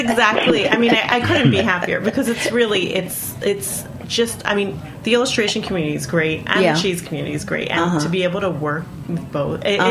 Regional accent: New York, United States; accent: New York; Now I'm going to use my New York accent.

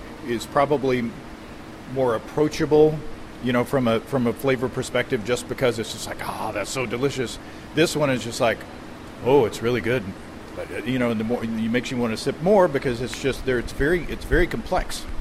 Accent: Hot Springs, Arkansas, United States; First time … was in my hometown of Hot Springs, Arkansas.

